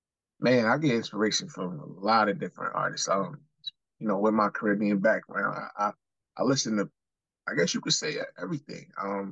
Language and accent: English; New Jersey, United States; But growing up in New Jersey, though, it was like it was pretty rough. It wasn't really cool to be like Haitian.